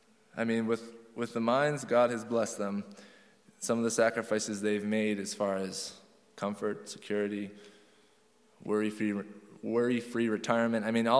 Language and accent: English; Rwanda; born there; Because my passport says South Korea. Or are you asking where I was born? Because I was born in Rwanda.